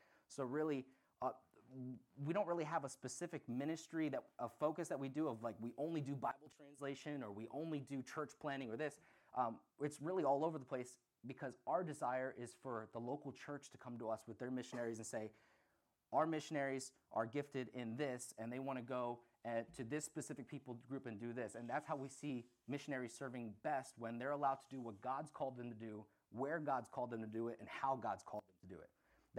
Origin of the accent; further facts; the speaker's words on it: Pennsylvania, United States; I'm from Lancaster County originally. You know, farmers, they work hard.